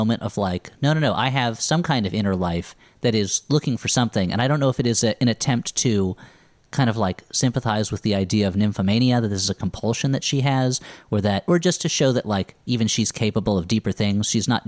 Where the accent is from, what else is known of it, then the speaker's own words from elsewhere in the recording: New Jersey, United States; Most of my knowledge of Italian Americans comes only from the movies and growing up in New Jersey.